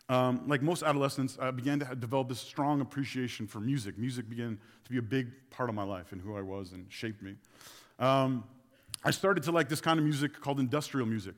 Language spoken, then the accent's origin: English; Sudbury, Ontario, Canada; We were still living in my hometown of Sudbury, and I love Sudbury.